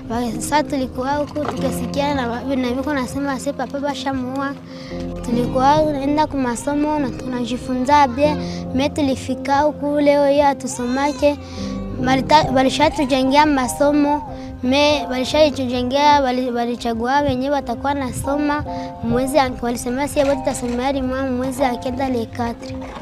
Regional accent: Kibumba, North Kivu, DR Congo; Tulitokea Kibumba.

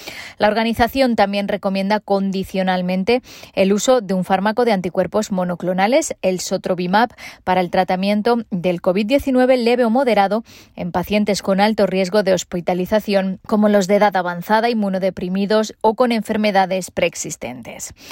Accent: Tigray, Ethiopia; Por supuesto que soy de Tigray, pero lo que estoy diciendo no es sesgado.

